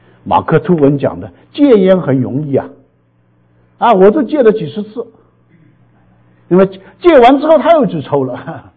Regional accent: Hong Kong; 我小时候在香港长大的，我们这个家呢住在这个乡村里边

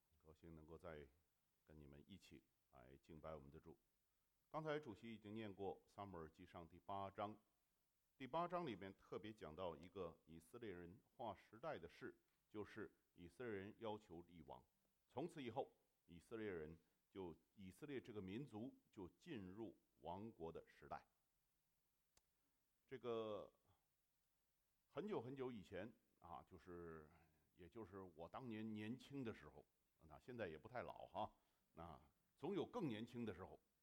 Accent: China; 我们都是中国人哈，都懂点

